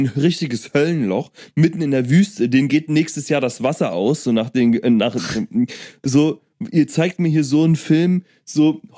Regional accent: Germany; Ich komme nicht mal aus Amerika, ich bin Deutscher.

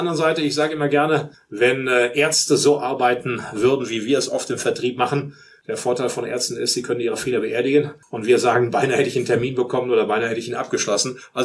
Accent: Rhineland, Germany; Ich komme aus dem Rheinland

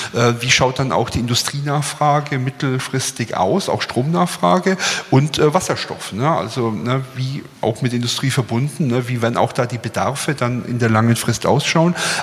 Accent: Bavaria, Germany; ich bin ja Bayer. Ich bin Franke

